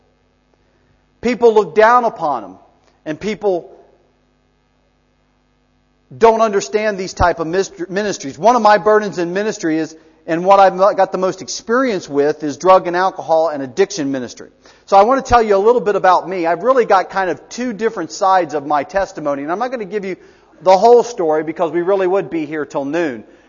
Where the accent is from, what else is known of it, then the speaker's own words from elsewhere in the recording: Cincinnati, Ohio, United States; I came back to my hometown of Cincinnati, Ohio, and was basically running and hiding from the law